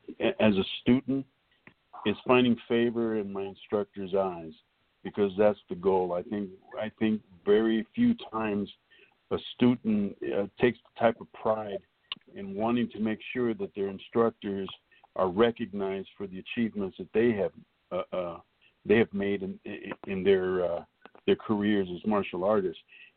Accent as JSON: {"language": "English", "town": "Wilmington", "region": "California", "country": "United States", "tie": "born or raised there", "said": "I grew up in Wilmington, California, which was divided between the east and west side, Wimas, which was a Mexican gang territory. And being Puerto Rican, I didn't belong to either side"}